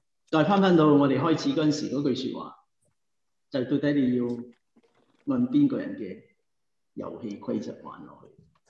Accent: Hong Kong; 我哋香港長大

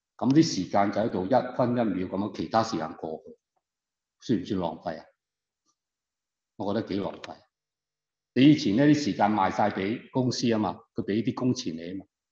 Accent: Canada; 不是美国土生土长，我是加拿大人，我两个国籍的，有美国有加拿大，但中国不要我了

